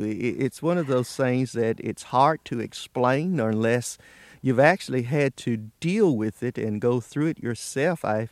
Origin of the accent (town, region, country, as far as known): Roxboro, North Carolina, United States; born or raised there